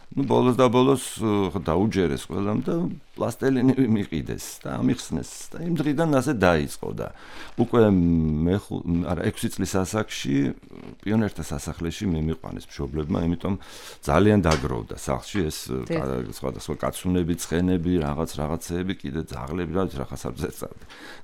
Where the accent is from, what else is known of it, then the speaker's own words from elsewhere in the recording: Tbilisi, Georgia; თბილისში დავიბადეთ, გავიზარდეთ